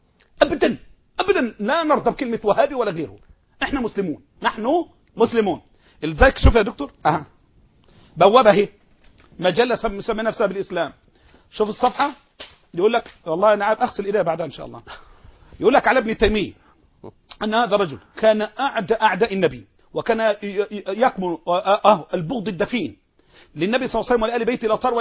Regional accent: Mansoura, Dakahlia, Egypt; عندنا في المنصورة

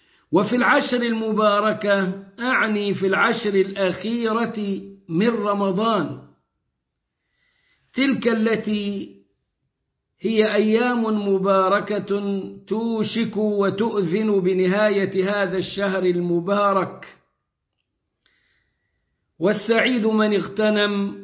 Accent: Egypt; وجلهم عندنا في مصر، جلهم في مصر

